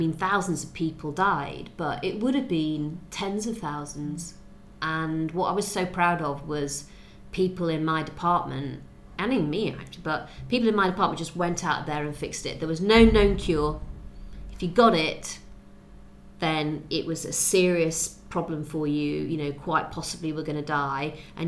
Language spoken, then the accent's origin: English; Rotherham, Yorkshire and the Humber, United Kingdom; now in London, United Kingdom; I grew up in Rotherham